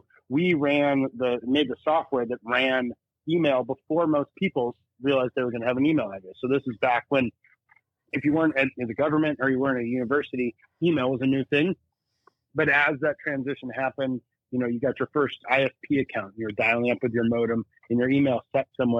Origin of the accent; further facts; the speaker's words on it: Santa Barbara, California, United States; I sailed for 2 years from Santa Barbara, which is my hometown, down to New Zealand.